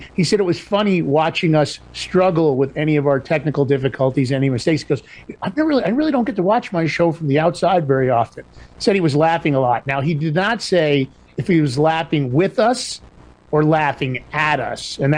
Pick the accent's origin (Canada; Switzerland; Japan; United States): United States; New York; Because I'm from New York, you know, Fordham Row in the Bronx.